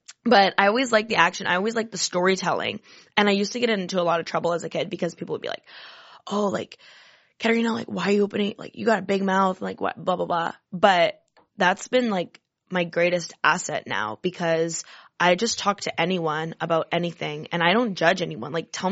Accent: Canada; And I'm like, it's because I'm Canadian.

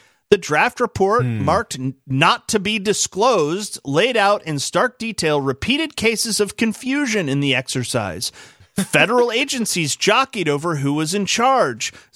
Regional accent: United States; And, I mean, certainly I love my country. I'm an American. I believe in the people of the United States.

